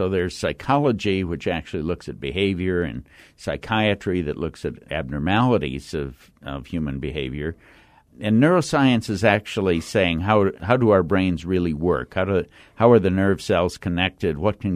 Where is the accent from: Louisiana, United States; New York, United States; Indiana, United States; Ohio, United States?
Ohio, United States; Cleveland; also born or lived in Seattle; Well, I was born in Seattle and then grew up in the Midwest, mostly in outside of Cleveland, along Lake Erie.